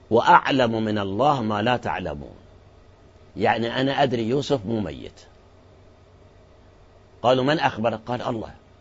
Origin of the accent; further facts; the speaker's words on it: Iraq; لكن الآن حقيقة عندنا في العراق ناس